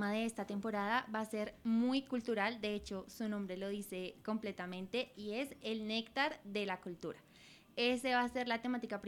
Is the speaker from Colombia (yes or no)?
yes; Colombia; en el que nosotros estamos también como colombianos precisamente.